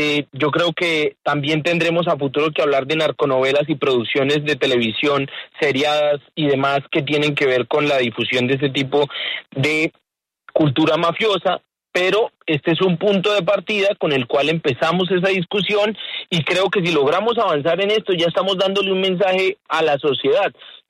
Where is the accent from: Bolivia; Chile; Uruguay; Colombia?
Colombia; cada vez que digamos en el exterior que somos colombianos